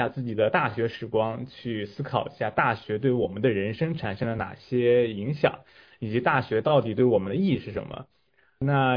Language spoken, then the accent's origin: Chinese; Qingdao, Shandong, China; now in Seattle, United States; 我在大学之前我是在山东青岛长大，并且在山东青岛念书。后来我大一大二跟抓哥一起在 Penn State 读本科，大四的时候我转学去了 UMich 密歇根大学